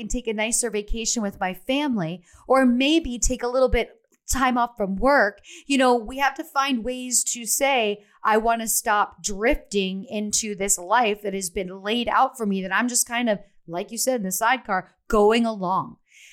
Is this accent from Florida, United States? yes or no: no; Pennsylvania, United States; I mean, I grew up in Pennsylvania where we cooked, and over the winter we baked and we canned and froze all of our own fruits and vegetables.